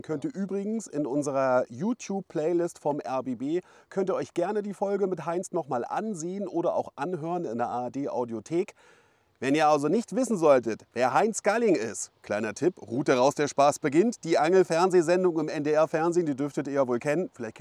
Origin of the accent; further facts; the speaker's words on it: Schwerin, Mecklenburg-Vorpommern, Germany; am Schweriner See, wo ich auch aufgewachsen bin. Man höre und staune. Ich komme nämlich ursprünglich aus Schwerin